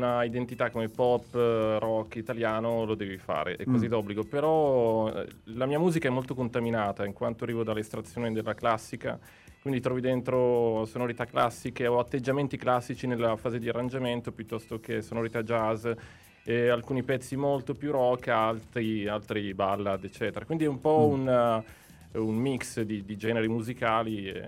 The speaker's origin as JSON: {"language": "Italian", "town": "Cernusco sul Naviglio", "region": "Lombardy", "country": "Italy", "tie": "born there", "said": "sono nato a Cernusco, quindi"}